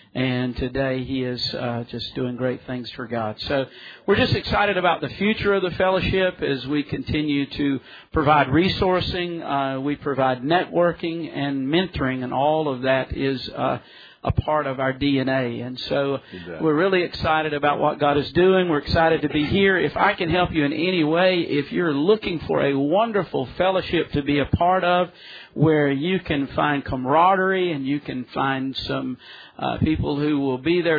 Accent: Pullman, Washington, United States; As you can tell by my accent, I am from Pullman, Washington.

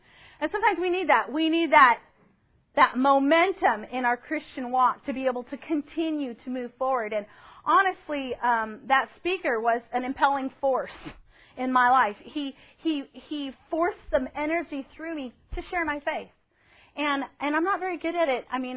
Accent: Pullman, Washington, United States; I'm from Pullman, Washington. I don't ride the city bus

